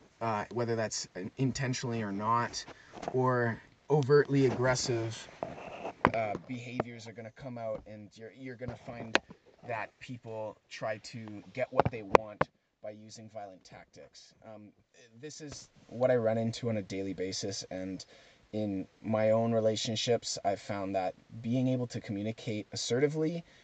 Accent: Calgary, Alberta, Canada; born there; I was born in Calgary. I'm living in my heritage right now.

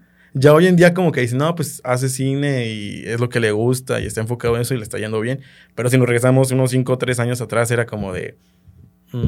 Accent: San Miguel Octopan, Guanajuato, Mexico; also born or lived in Celaya; yo soy originario de aquí de Celaya, pero yo crecí en San Miguel Octopan.

